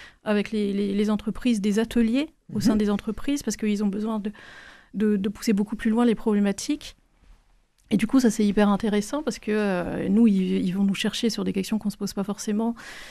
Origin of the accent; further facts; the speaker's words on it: Brittany, France; Je suis bretonne.